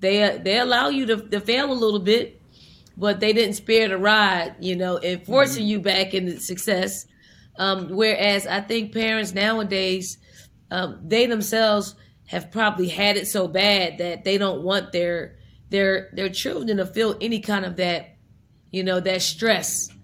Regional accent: Philadelphia, Pennsylvania, United States; And I'm from North Philly, so I try to say I need to take you to North Philly, drop you off, pick you up in a week

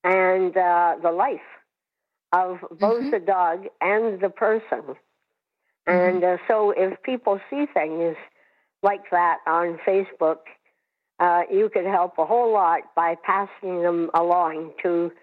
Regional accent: Peterborough, Ontario, Canada; from Peterborough, Ontario, your self-appointed messenger from the world of guide, hearing, and service dogs.

